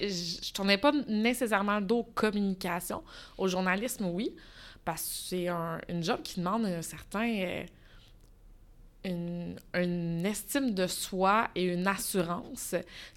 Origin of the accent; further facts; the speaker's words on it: Trois-Rivières, Quebec, Canada; Moi, je viens de Trois-Rivières.